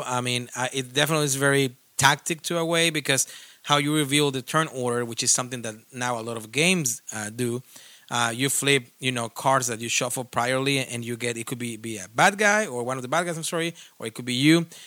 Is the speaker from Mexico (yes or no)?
yes; Mexico; I mean, I'm not from Spain, of course. I'm from Mexico.